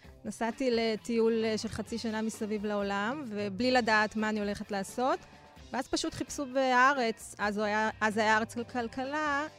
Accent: Bnei Brak, Tel Aviv District, Israel; אני דטלשית. גדלתי בבני ברק, אם כי לא בהארדקור של העיר, בחינוך ממלכתי דתי. אני ממשפחה מאוד משכילה ופלורליסטית

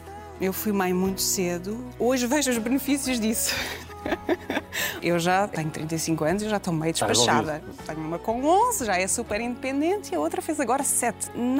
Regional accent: Parreira, Santarém, Portugal; also born or lived in Almeirim; now in Lisbon, Portugal; E é como se a minha infância na Parreira fosse um ciclo e depois quando mudei para Almeria fosse outro ciclo e quando vim para Lisboa estudar economia fosse outro ciclo.

